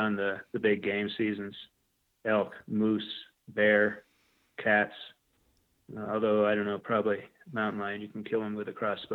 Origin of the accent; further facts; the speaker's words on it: New England, United States; Well, I grew up in New England and basically had a lot of experience with camping and hiking through Boy Scouts, through my family.